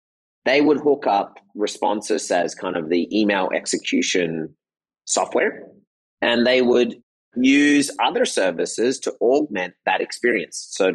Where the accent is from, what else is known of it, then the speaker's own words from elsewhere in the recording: Australia; also born or lived in Michigan / Germany / Netherlands; My mother is Australian. My father is American. You know, I grew up in Australia. I spent time in Michigan, actually, which is a strange path for an Australian to land in Michigan